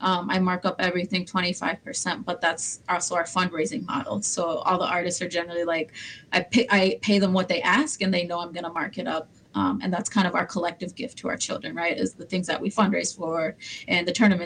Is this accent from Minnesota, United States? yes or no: yes; St. Paul, Minnesota, United States; My family comes from the Turtle Mountain Band in North Dakota. And I was born and raised here in St. Paul, grew up here.